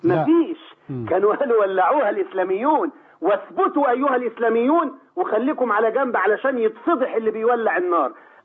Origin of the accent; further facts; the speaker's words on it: Egypt; بلدنا مصر